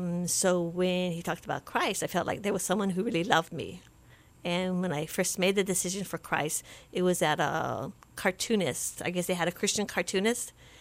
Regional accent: Waipahu, Hawaii, United States; And then we settled in Waipahu in 72.

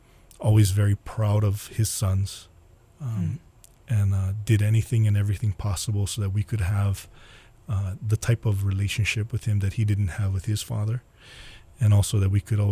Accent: Kaneohe, Hawaii, United States; when we were growing up, we grew up actually in Kaneohe

